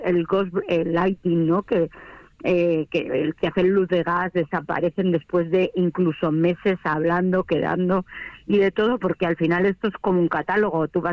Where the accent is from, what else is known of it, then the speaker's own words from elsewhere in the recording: Spain; ahora soy la primera española con el título.